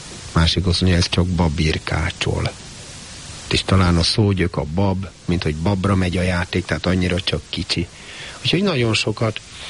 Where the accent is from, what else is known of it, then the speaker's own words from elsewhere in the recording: Budapest, Hungary; Mert én Pesten nőttem föl, és pontosan tudom, mi a hiány.